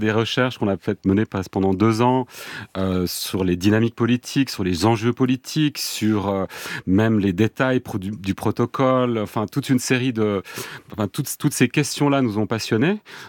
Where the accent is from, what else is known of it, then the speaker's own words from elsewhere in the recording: Lausanne, Vaud, Switzerland; Je viens de Lausanne.